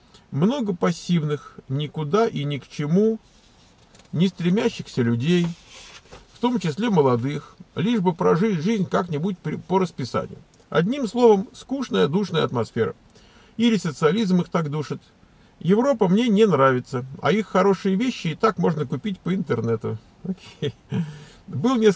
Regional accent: Moscow, Russia; Я из Москвы, 28 лет, закончил МИФИ, математик, системный программист

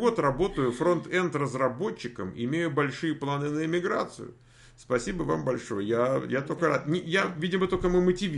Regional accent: Shadrinsk, Kurgan Oblast, Russia; Мы вот тут, вот тут, мы из Шадринска, вот тут

